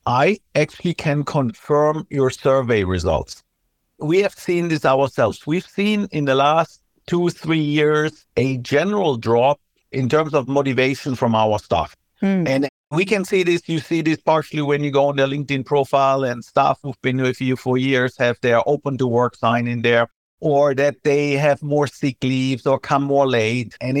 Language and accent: English; Germany; now in Asia; I'm originally from Germany, moved to Asia in 1997